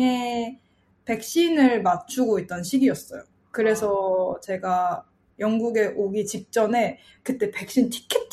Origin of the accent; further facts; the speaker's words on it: South Korea; 저는 한국에서 나고 자랐기 때문에 해외가 어떤지 궁금하기도 하고, 계속 한국에서 살았으니까